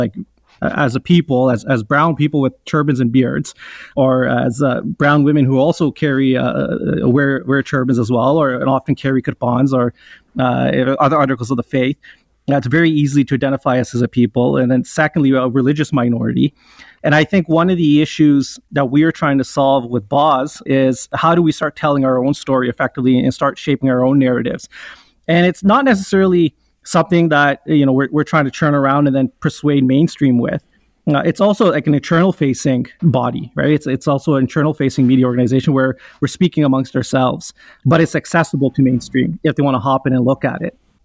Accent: Canada; my parents immigrated here. I was the first generation to be born and raised in Canada.

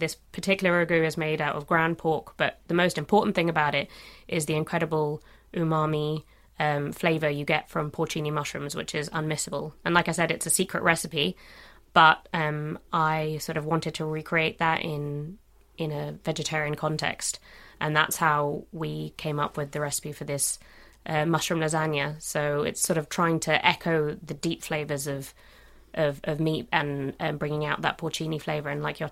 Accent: Tuscany, Italy; Well, I grew up in Italy, in Tuscany

